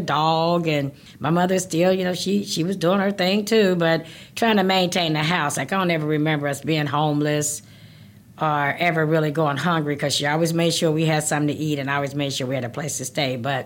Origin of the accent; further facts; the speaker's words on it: Lincoln Heights, Ohio, United States; born and raised in Cincinnati, little small town called Lincoln Heights, Ohio. Mainly African American town.